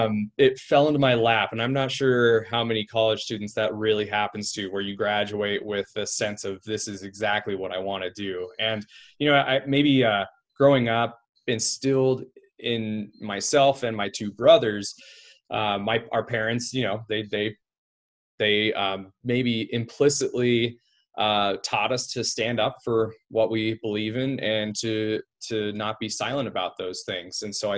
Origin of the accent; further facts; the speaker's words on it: Idaho, United States; Well, I grew up in Idaho. My family moved here when I was really young, 5, and I'm not allowed to say where we moved from.